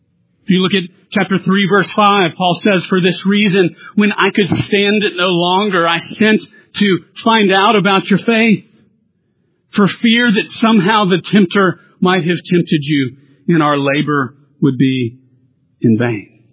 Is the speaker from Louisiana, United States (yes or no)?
yes; Louisiana, United States; I'm from South Louisiana, where if there is anything that Louisianians love to do, we love to eat.